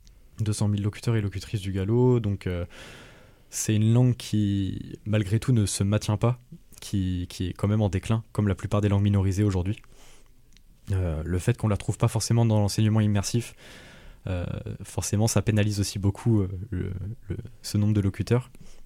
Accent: Brittany, France; first language Gallo; Mes parents m'ont élevé dans un français très teinté par le galop. Tous mes voisins, mes voisines, tout mon entourage quand j'étais petit parlait galop.

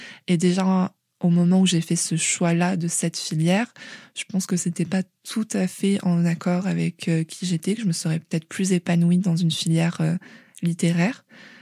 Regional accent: Nîmes, Occitanie, France; J'ai grandi à Nîmes, dans un quartier résidentiel.

